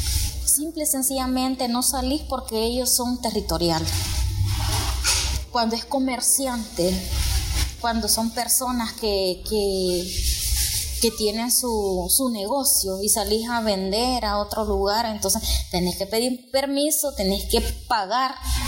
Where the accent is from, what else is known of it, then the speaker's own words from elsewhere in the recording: El Salvador; Es una situación bien difícil que como salvadoreños pues vivimos a diario, y hay situaciones extremas que nos obligan a migrar.